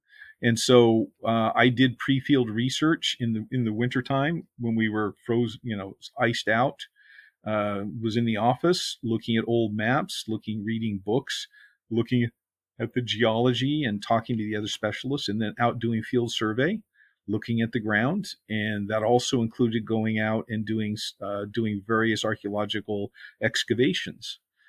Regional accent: Vancouver, Washington, United States; born there; I was born in the Pacific Northwest, Vancouver, Washington, actually. I come from kind of typical middle American blue collar background.

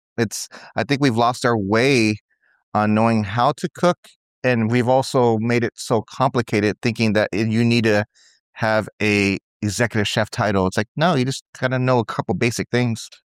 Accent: Tucson, Arizona, United States; I grew up in Tucson, Arizona. Didn't have a really good childhood

